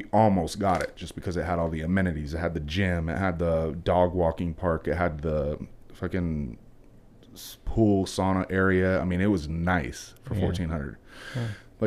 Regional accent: Seattle, Washington, United States; I mean, I grew up in Seattle. I loved Seattle, but I couldn't live there at all now.

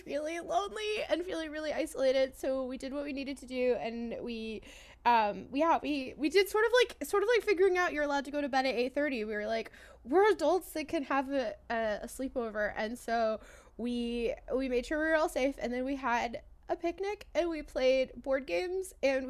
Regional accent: Oklahoma, United States; also born or lived in New York; so I am originally from New York, but I grew up in Oklahoma

